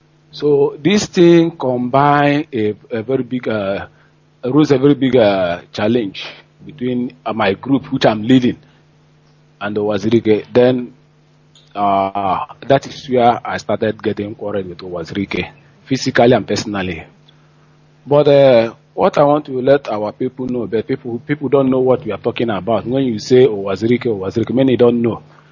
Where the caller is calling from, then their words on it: Malaysia; I'm calling from Malaysia.